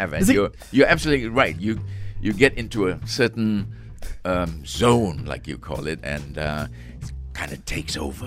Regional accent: Ipoh, Perak, Malaysia; 1947, when I was born, I actually don't have any memories of Ipoh, of my childhood, until I was about five or six. Mm. Then my earliest memory about Ipoh was the People's Progressive Party.

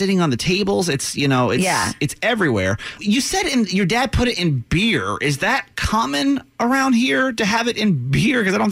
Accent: California, United States; also born or lived in Georgia / Arizona / Florida; because we came from California, right? But I've lived in Arizona. I've lived in Florida. I was born in Georgia.

